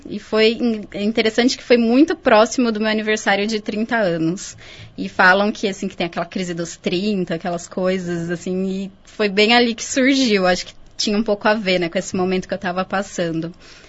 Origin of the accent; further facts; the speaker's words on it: Campinas, São Paulo, Brazil; muito tempo fora de Campinas e essa é a minha primeira entrevista numa rádio, então eu estou feliz de ser na minha cidade natal e estar de volta.